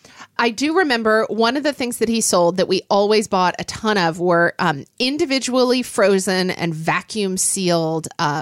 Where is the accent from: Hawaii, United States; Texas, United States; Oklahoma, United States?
Oklahoma, United States; when I was growing up in Oklahoma, I think when I was in high school